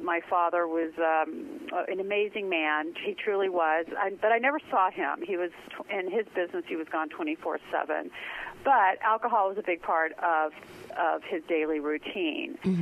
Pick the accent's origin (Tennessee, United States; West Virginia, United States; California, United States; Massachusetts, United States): Tennessee, United States; Memphis; Well, I grew up in Memphis, Tennessee, in the 60s